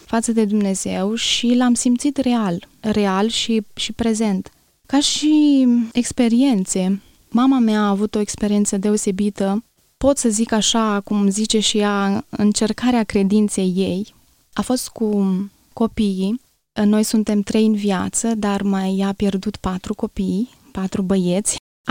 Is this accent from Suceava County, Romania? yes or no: yes; Gura Humorului, Suceava County, Romania; Îmi place să spun că m-am născut într-un colț de rai, în Gura Humorului, este localitatea unde m-am născut. Am crescut în Biserica Eli din Gura Humorului